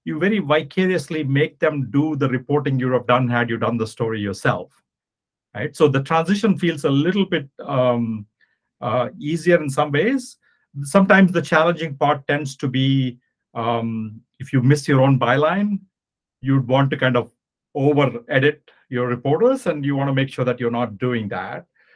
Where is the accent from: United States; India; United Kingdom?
India; Hyderabad, Telangana; moved away as an adult; as you can tell from my name and my accent, I was born and grew up in India. The first 19 years of my life was in a city called Hyderabad, which is in southern India